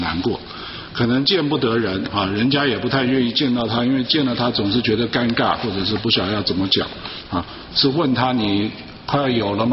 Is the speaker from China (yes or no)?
no; Taiwan; 功课不好就 equal 等于是坏孩子啊，在中国，在台湾那个是这样子的哈